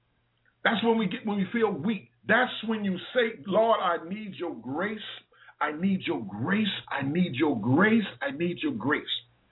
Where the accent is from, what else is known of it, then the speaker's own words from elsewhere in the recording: New York City, New York, United States; I remember as a young kid growing up in New York City, I grew up in the inner city